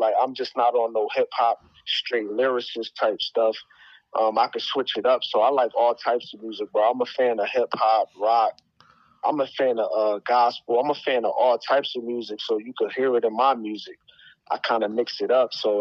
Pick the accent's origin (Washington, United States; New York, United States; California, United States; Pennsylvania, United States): Pennsylvania, United States; Philadelphia; because I'm from Philadelphia